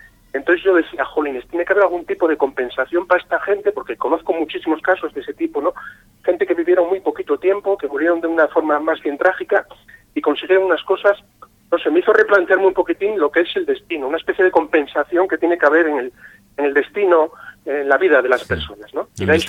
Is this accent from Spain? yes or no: yes; Gijón, Asturias, Spain; Sí, soy asturiano de Gijón, pero bueno, toda la vida he estado de comercial, he viajado bastante por el norte de la península y tengo un cariño especial por Cantabria.